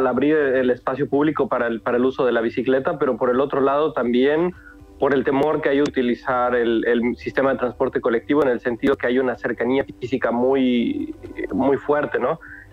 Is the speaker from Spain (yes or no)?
no; Mexico; ciudades que nosotros tenemos muy en nuestra imagen colectiva como mexicanos